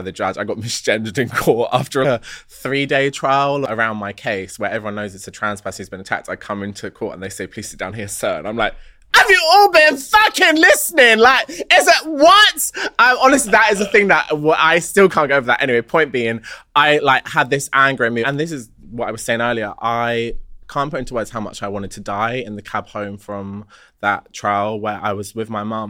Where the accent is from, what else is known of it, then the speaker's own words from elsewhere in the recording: London, United Kingdom; I'm from Labrook Grove and I don't miss. I'm a council state girl